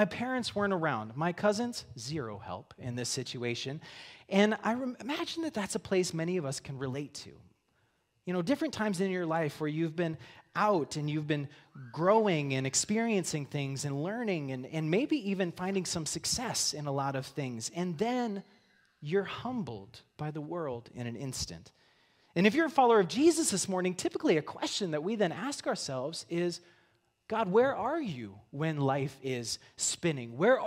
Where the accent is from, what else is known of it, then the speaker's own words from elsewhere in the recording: Rapid City, South Dakota, United States; Okay, so we grew up in Rapid City, and every year we would take a trip to see my great-grandparents who lived in a small town in Nebraska